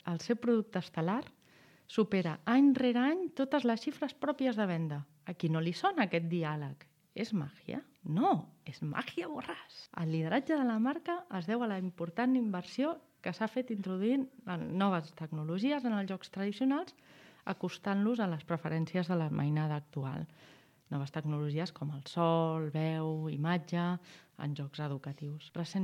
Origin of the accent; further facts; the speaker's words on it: Catalonia, Spain; jo al final porto molts anys aquí, però sóc del Maresme